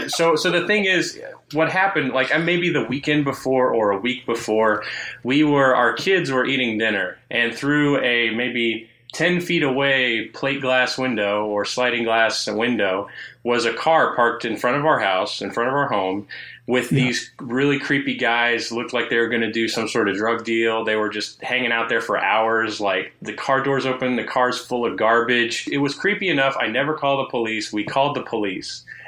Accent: Texas, United States; I'm also from Texas. 20 years.

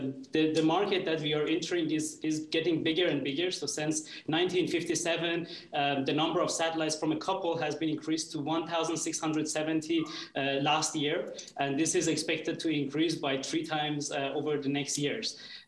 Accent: Iran; English is a second language; I'm originally from Iran, so I want to start with my introduction.

